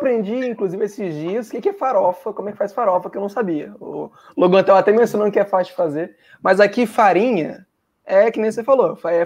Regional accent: Vila Velha, Espírito Santo, Brazil; now in Vitória, Brazil; Eu tô no Espírito Santo, eu sou de Vila Velha, mas eu tô morando em Vitória, na capital do Espírito Santo.

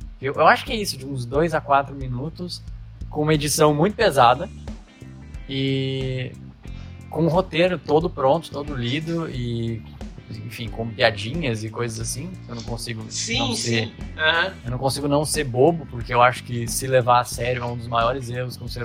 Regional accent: Curitiba, Paraná, Brazil; eu tento não dizer que eu sou paranaense, que eu sou curitibano, porque assim, é uma cidade muito legal.

